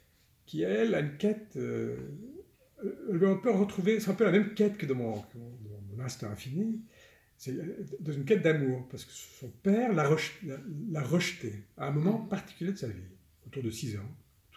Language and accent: French; Algiers, Algiers Province, Algeria; born there; Je suis né à Alger, moi.